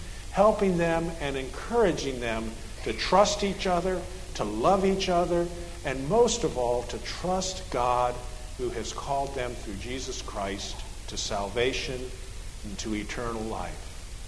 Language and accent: English; Washington, District of Columbia, United States; four of us were born and raised in Washington, D.C.